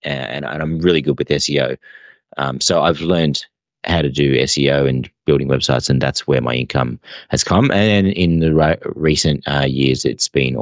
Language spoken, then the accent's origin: English; Australia; my mum's Maltese, my dad's Greek, and I was born in Australia, so all my friends are Aussies, and I'm Australian, but I've always, been the ethnic one.